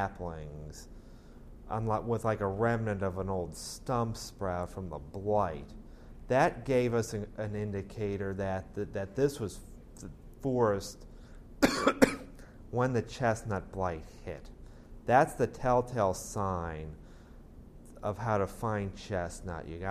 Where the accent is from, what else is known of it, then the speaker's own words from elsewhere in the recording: Fairfax County, Virginia, United States; I'm an archaeologist from Fairfax County, Virginia. I'm 29 years old.